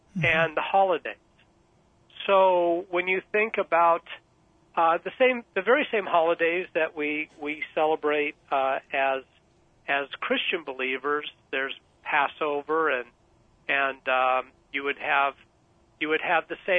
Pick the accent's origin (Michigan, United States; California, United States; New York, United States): California, United States; Los Angeles; I grew up in a suburb of Los Angeles called the San Fernando Valley. And actually, from the International Disability Center, I am probably only 15 miles from the house I was born in.